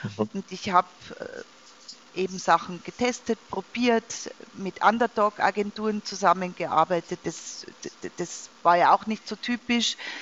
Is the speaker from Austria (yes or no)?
yes; Innsbruck, Tyrol, Austria; ich bin aufgewachsen in Innsbruck, also einer relativ kleinen Stadt in Tirol, relativ konservativ in den 1980er Jahren.